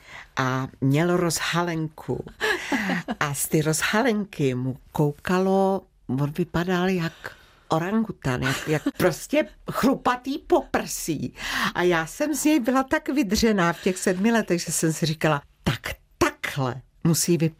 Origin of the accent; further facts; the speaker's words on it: Medlešice, Pardubice Region, Czechia; Tak je to moje rodiště, prožila jsem tam v podstatě dětství